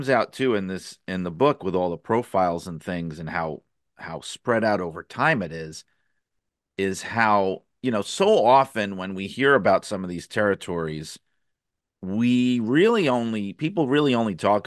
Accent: New York City, New York, United States; I grew up in New York City, so we had about 48,000 pro sports teams.

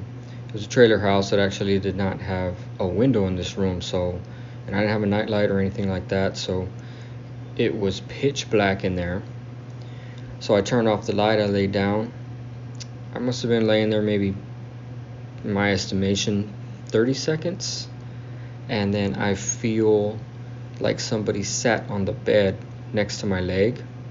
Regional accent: Texas, United States; I'm from South Texas.

